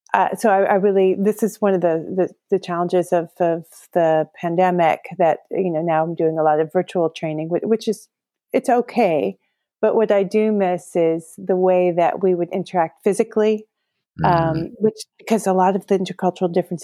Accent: United States; That my husband, who's Dutch and I'm American

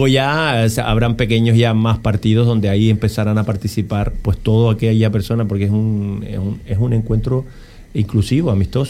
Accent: Canary Islands, Spain; Somos majoreros igual que los otros.

